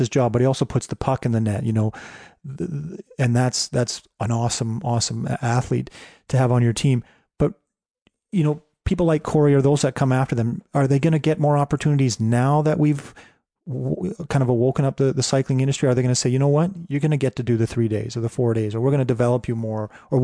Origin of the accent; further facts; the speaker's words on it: Canada; I'm a Canadian, so, you know, hockey is in my blood. I probably learned to skate before I could walk.